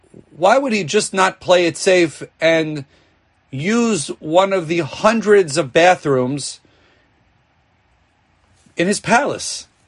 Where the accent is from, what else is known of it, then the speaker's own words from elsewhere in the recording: Miami Beach, Florida, United States; I mean, I'm from Miami Beach, Florida. There are people at all hours of the day and night walking along the ocean.